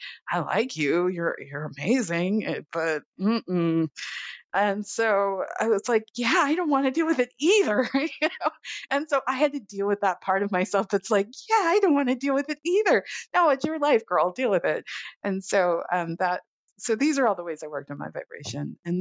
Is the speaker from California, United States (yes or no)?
yes; Los Angeles, California, United States; I mean, come on, I grew up in Los Angeles and this is what I know.